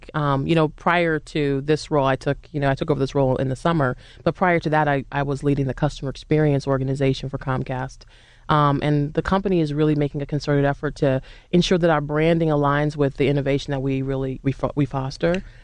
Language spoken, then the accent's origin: English; Boston, Massachusetts, United States; born or raised there